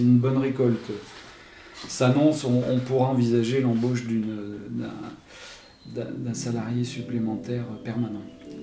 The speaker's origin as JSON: {"language": "French", "town": "Chandieu", "region": "Auvergne-Rhône-Alpes", "country": "France", "tie": "born there", "said": "j'ai 51 ans, je suis né à Chandieu et je suis vigneron dans cette commune depuis 1997"}